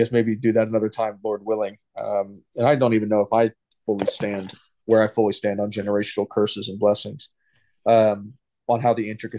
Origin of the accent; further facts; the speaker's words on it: United States; I'm not saying this to like make myself feel good because I'm an American or anything